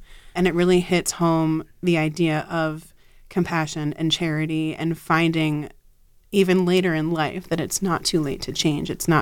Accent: Philadelphia, Pennsylvania, United States; I grew up in Philadelphia. My mother was a member of the Philadelphia Dickens Society.

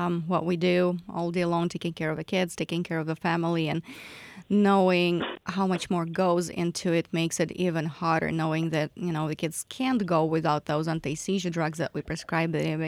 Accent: Kharkiv, Kharkiv Oblast, Ukraine; I'm from Kharkiv, which unfortunately has been on the news quite a bit recently.

